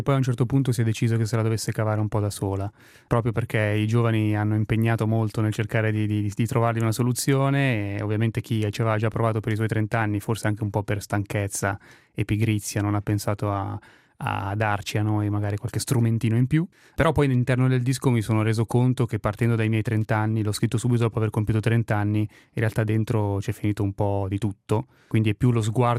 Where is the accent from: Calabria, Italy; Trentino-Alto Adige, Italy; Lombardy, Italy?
Lombardy, Italy; Milan; now in Vigevano, Italy; Vivo a Vigevano, però sono nato e cresciuto a Milano, quindi sono fuggito dalla città ultimamente.